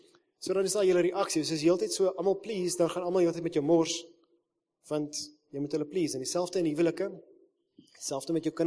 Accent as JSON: {"language": "Afrikaans", "town": "Pretoria", "region": "Gauteng", "country": "South Africa", "said": "ons kom uit Pretoria omgewing"}